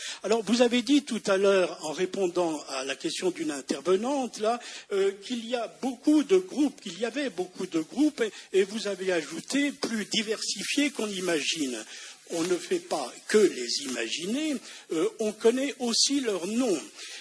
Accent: Brittany, France; je viens de Bretagne

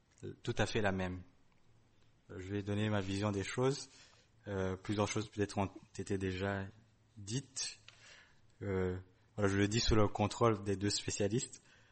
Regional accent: Burundi; Je viens du Burundi, un pays qui fut colonisé par l'Allemagne et puis par la Belgique.

